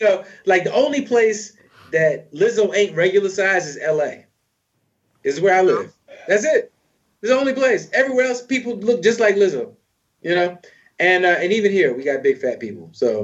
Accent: the South, United States; people love, where I'm from, black people love country music. It's a fact. It's a fact. It's just a fact. I'm from the South.

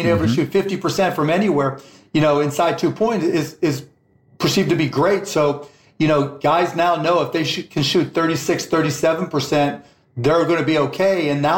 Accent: Pittsburgh, Pennsylvania, United States; So it was a guy named Mario Mendoza who played for my hometown Pittsburgh Pirates.

